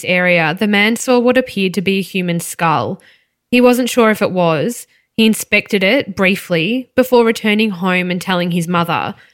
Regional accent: Melbourne, Victoria, Australia; this was really close to home, you know, growing up in Melbourne's East.

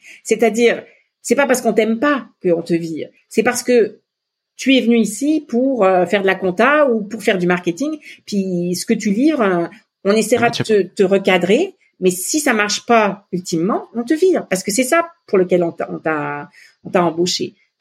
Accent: Lebanon; now in Canada; moi je viens du Liban et la feuille de vigne c'est fourrée au riz, c'est hyper important pour moi

